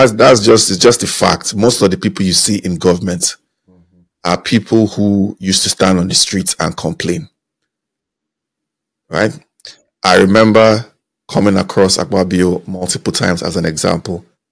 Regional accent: Calabar, Cross River, Nigeria; because I did spend a part of my time growing up in Calabar, which is more of an epic place, actually an epic place, right? Spent time in Calabar, all those places where my stomping ground, Odukbani, so many places.

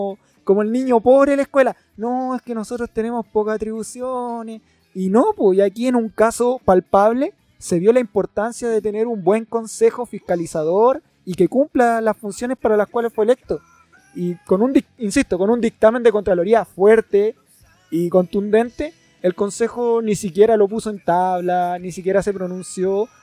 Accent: Chile; este es un año sumamente importante para nosotros como chilenos.

